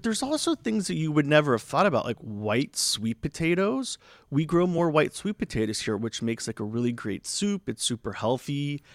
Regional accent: Florida, United States; But I'm originally from Florida, so

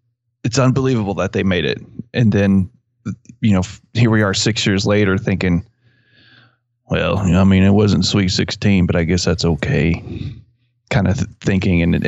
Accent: Abilene, Texas, United States; I grew up around Abilene.

